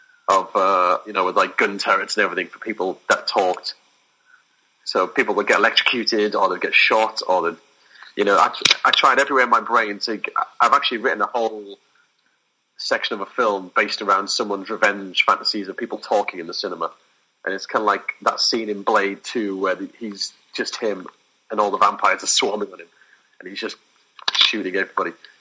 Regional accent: England, United Kingdom; being an Englishman, it's usually, I would say, a Monty Python film

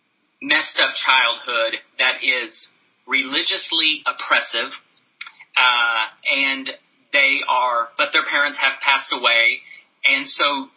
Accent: Oklahoma, United States; now in New York, United States; and I'm from Oklahoma originally, and he's from Texas. And so, but we live in upstate New York.

